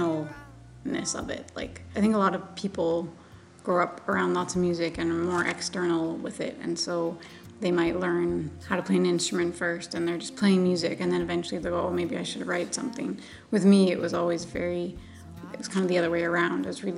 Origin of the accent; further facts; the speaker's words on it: Canada; As a Canadian, you really can't, you know, have grown up in Canada at my age